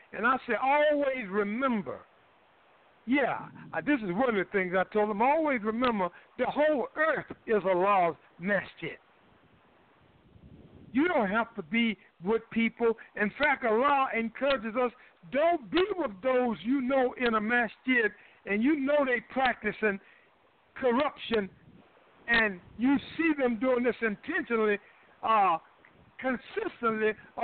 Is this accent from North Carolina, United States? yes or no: yes; Durham, North Carolina, United States; I was walking in Durham, North Carolina yesterday in my hometown